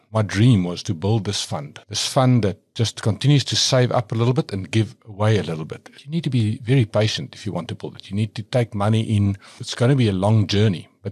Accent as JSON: {"language": "English", "town": "Pretoria", "region": "Gauteng", "country": "South Africa", "tie": "born or raised there", "lives_now": "Stellenbosch, South Africa", "said": "Born and bred in Pretoria, and but now I live in Stellenbosch."}